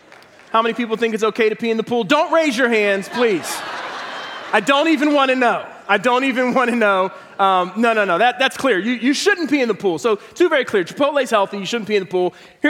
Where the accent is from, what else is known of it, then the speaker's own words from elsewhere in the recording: Philadelphia, Pennsylvania, United States; where I grew up in Philadelphia.